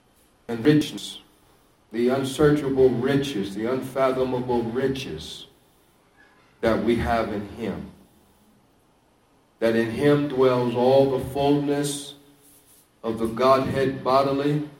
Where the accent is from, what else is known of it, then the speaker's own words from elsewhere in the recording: California, United States; I'm from California, but it's the welcoming of the gospel.